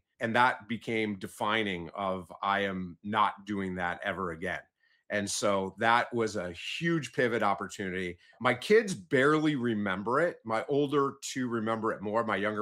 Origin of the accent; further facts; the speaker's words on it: Michigan, United States; And I'm originally from Michigan and Northern Michigan, which is just stunning, beautiful during the summer